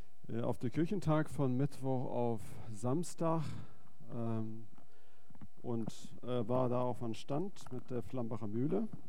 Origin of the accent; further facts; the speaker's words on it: Sweden; sondern ich bin ursprünglich Schwede